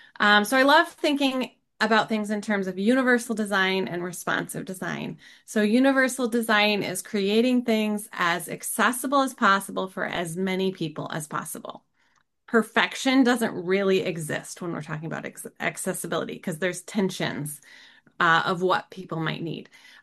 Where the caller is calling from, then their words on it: Grand Rapids, Michigan, United States; I come to you from Grand Rapids, Michigan, near Lake Michigan.